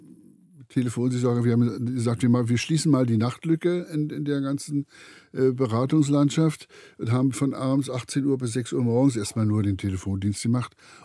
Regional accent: East Germany, Germany; Ich bin ja in der DDR groß geworden

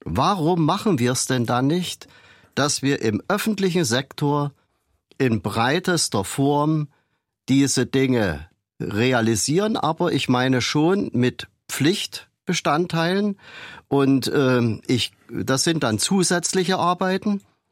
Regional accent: Kamenz, Saxony, Germany; Ich komme hier aus Kamenz, aus dem Osten.

